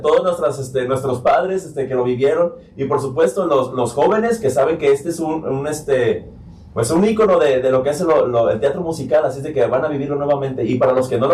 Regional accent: Colima, Mexico; todos los que somos de Colima, claro que disfrutamos de Ciudad Guzmán cuando vamos

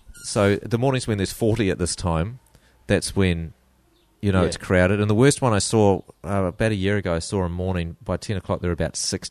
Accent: New Zealand; And you get warned about that when you arrive as a New Zealander.

